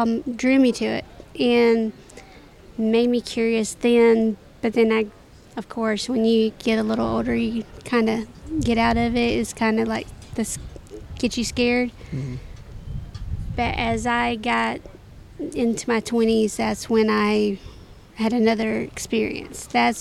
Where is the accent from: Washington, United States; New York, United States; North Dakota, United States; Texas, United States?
Washington, United States; Seattle; from Seattle, Washington